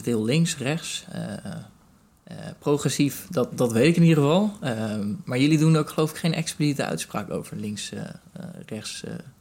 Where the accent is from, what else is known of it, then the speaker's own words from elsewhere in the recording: Rotterdam, South Holland, Netherlands; ik bijvoorbeeld nu als Rotterdammer